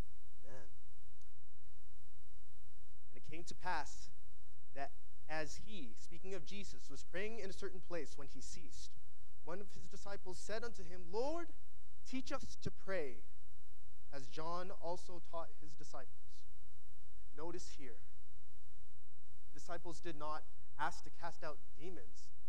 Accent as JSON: {"language": "English", "country": "Philippines", "said": "My family, specifically, we are Filipino. And in the Philippines, Catholicism has a great stronghold in that country."}